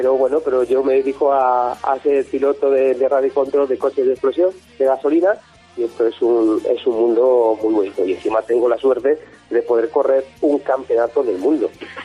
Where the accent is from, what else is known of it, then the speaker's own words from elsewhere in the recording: Spain; Somos un total de 180 pilotos. 35 de ellos somos españoles.